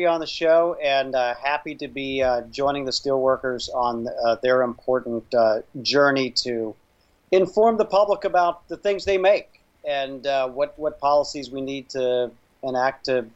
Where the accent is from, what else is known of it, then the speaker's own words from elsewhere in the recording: Indiana, United States; I'm from Indiana, and so it was nice to be back in my home state for a little bit.